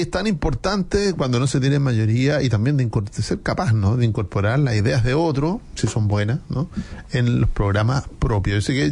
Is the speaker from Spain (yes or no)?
no; Chile; Como chileno, los representantes de Chile, uno sufre igual